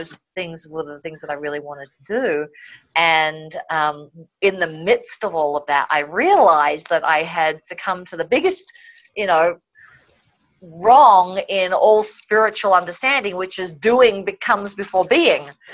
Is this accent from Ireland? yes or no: no; Melbourne, Victoria, Australia; now in Fort Collins, United States; I'm sitting here in my office in Port Collins today, but I'm originally from Melbourne.